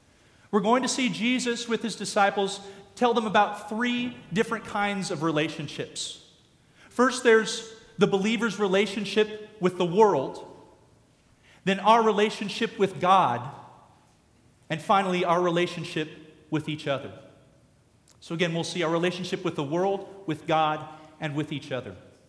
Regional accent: Vancouver, Washington, United States; I grew up in the beautiful Pacific Northwest. I grew up in Vancouver, Washington, not to be confused with Vancouver, Canada, but the one that's right across the river from Portland.

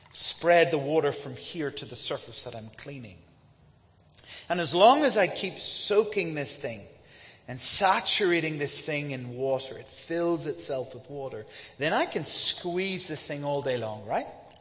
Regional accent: Ireland; And I said, yes, I'm from Ireland.

